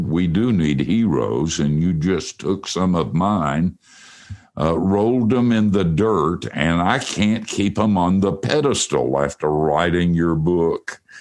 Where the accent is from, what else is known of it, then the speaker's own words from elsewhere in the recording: the South, United States; You know, I grew up in the South, and my mother always made that stuff.